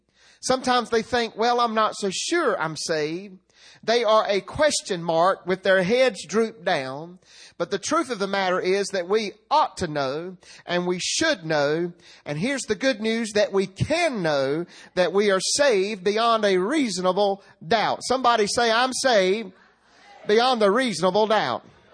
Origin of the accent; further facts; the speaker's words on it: Rocky Mount, North Carolina, United States; When I was stealing candy from White Supermarket in Rocky Mount, North Carolina, on Raleigh Road, not one time did I hear the words